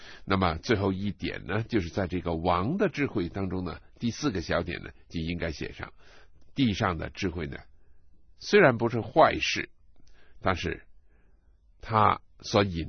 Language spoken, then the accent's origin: Chinese; China; born there; 原来我出生在日本人侵略我们中国的那个年头